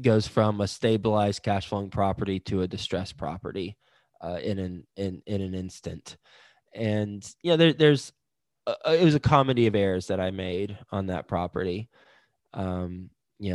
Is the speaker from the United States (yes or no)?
yes; Fort Worth, Texas, United States; now in Cincinnati, United States; I am from Texas, specifically Fort Worth. I live in Cincinnati now.